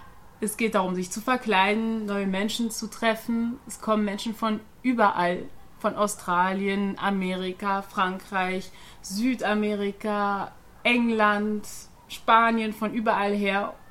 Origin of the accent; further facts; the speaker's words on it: Cologne, North Rhine-Westphalia, Germany; Köln ist im Rheinland. Ich komme aus Köln in Nordrhein-Westfalen. Köln ist eine Millionenstadt.